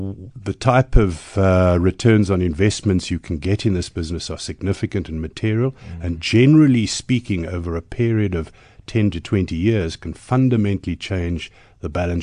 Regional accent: Cape Town, Western Cape, South Africa; Okay, so I'm a KP, born and bred in Cape Town. I went to school there. I went to UCT.

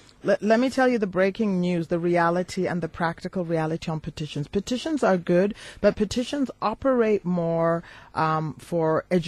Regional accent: United States; that's why I use the word house because I grew up in the United States.

